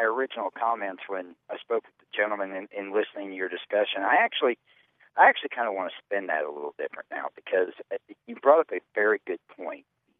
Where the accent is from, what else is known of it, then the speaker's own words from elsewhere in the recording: Ohio, United States; I remember in seventh grade, you know, I grew up in Southern Ohio.